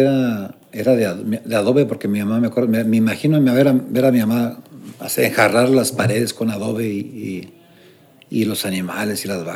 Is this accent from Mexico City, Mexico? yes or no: yes; Mexico City, Mexico; Yo que me crié en el DF, porque me crié en el DF así, mi papá, recuerdo, nos mandaba... Nosotros vivíamos en la delegación Magdalena de Contreras.